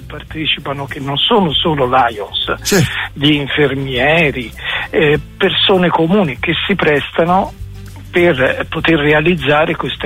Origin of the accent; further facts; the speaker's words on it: Poggio a Caiano, Tuscany, Italy; perché noi siamo di Poggio a Caiano